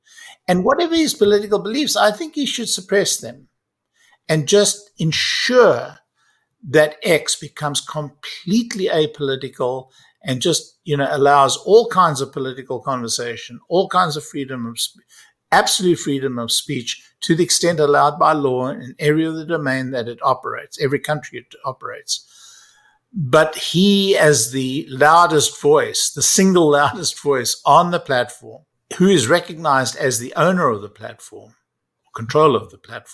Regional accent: South Africa; I come from South Africa. I lived in a neighborhood like his.

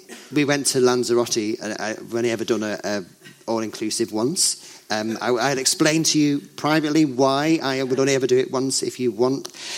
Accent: United Kingdom; but I know I'm pretty British and it's quite easy to spot.

